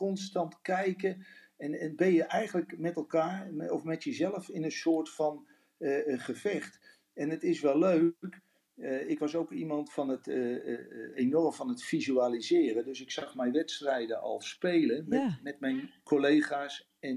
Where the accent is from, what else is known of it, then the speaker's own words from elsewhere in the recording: Netherlands; Wij als Nederlanders houden van schoonheid.